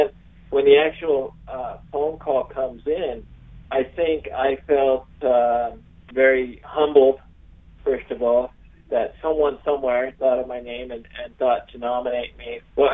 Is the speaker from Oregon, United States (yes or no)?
no; Quincy, California, United States; So originally I grew up in a small logging community in Northern California named Quincy.